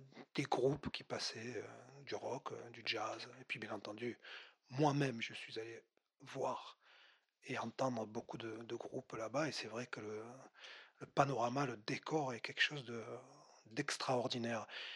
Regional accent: Sète, Occitanie, France; also born or lived in Savoie; J'ai fini mon enfance à Sète, et puis j'ai commencé ma préadolescence en Savoie.

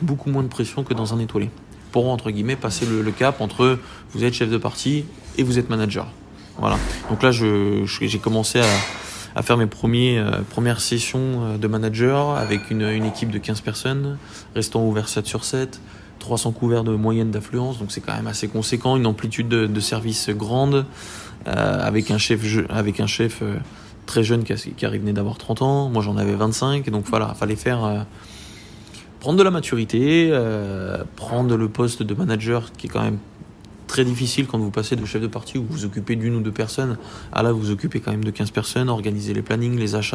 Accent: Paris, Île-de-France, France; moi, je suis monté sur Paris parce que, à la base, je suis parisien.

